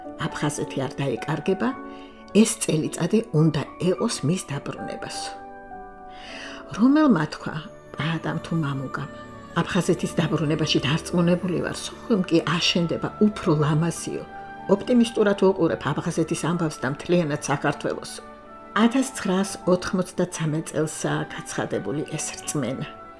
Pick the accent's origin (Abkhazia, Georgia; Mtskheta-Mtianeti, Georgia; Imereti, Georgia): Abkhazia, Georgia; Sukhumi; იქ დავიბადე, 4 წელი იქ ვიცხოვრე და რა თქმა უნდა სოხუმელი ვარ.